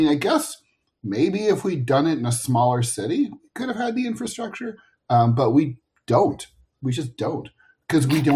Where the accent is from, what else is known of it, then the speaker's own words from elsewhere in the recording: United States; I'm embarrassed as an American.